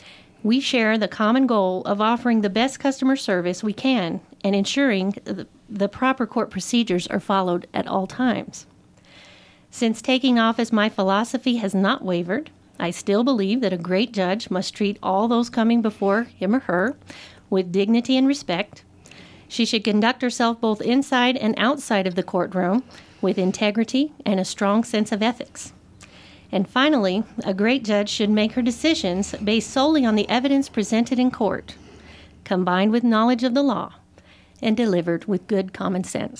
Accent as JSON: {"language": "English", "town": "Bayard", "region": "New Mexico", "country": "United States", "tie": "born or raised there", "said": "I am a lifelong resident of Grant County. I was born and raised in Baird, New Mexico, and I currently reside in Silver City"}